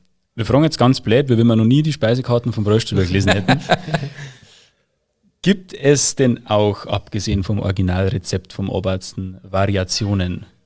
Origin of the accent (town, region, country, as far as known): Bavaria, Germany